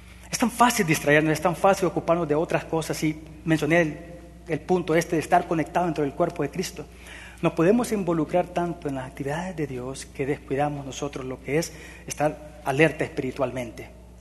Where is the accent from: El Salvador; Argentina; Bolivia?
El Salvador; En mi país, en El Salvador, en aquellos años, mi padre y los vecinos de la colonia contrataron a un vigilante